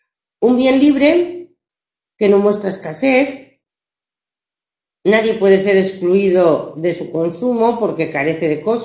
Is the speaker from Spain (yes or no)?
yes; Asturias, Spain; por ejemplo en el norte de España, yo estoy en Asturias, no sé si lo ubicáis, pero está en la zona del mar Cantábrico.